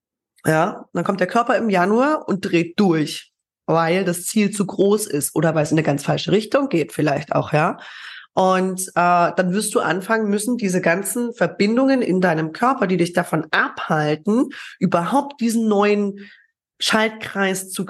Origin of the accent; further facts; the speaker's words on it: Germany; Ich bin in der DDR zum Beispiel geboren und die ersten 6 Jahre aufgewachsen.